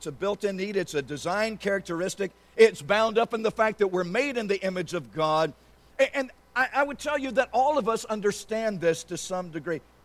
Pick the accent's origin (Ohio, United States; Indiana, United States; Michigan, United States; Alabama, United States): Alabama, United States; I'd never seen the Rocky Mountains. I grew up in South Alabama, for crying out loud. We didn't have mountains.